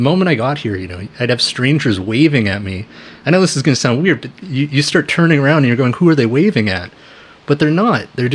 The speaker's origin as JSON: {"language": "English", "town": "Vancouver", "region": "British Columbia", "country": "Canada", "tie": "born or raised there", "said": "I'm 35 years old. I was born and raised in Kitsilano in Vancouver."}